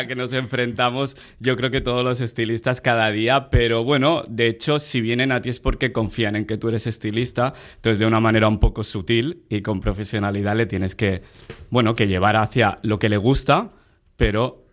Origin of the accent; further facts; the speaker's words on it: Barcelona, Catalonia, Spain; also born or lived in Netherlands; Yo soy de Gracia, de Barcelona, siempre he venido mucho a Sitges y, bueno, nunca me he desvinculado de Sitges, aunque he vivido en otros países como Holanda y en ciudades como Ámsterdam.